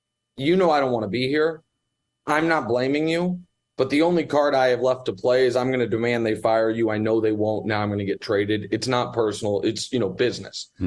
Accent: Kansas City, Missouri, United States; On that team is Quentin Lucas, who's now the mayor of Kansas City, the mayor of my hometown.

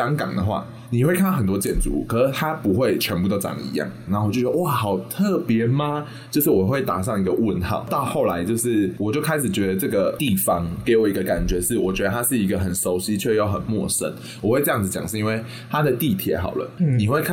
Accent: Taiwan; 同期是有很多台湾人，我们台湾人会一起 hang out 嘛

